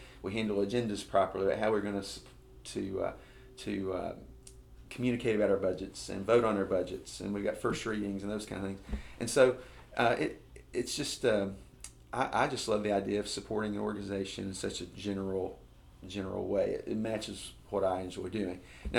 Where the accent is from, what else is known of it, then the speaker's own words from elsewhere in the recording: Kentucky, United States; So I grew up in Kentucky, went to law school at University of Louisville, came out of law school and went to work for sort of a large regional firm.